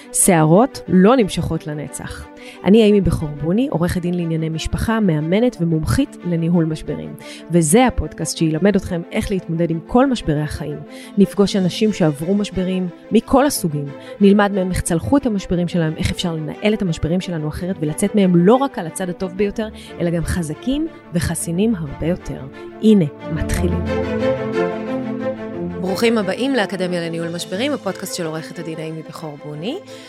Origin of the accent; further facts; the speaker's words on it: Tel Aviv, Tel Aviv District, Israel; אני תל אביבית וגדלתי בעירוני A.